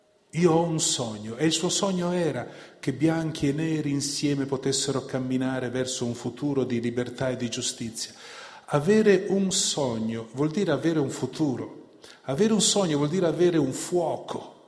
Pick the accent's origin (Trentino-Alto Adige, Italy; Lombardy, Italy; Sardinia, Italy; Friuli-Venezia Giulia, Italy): Friuli-Venezia Giulia, Italy; Io conosco i fiumi della mia regione, sono friulano, il Carso confina con la mia zona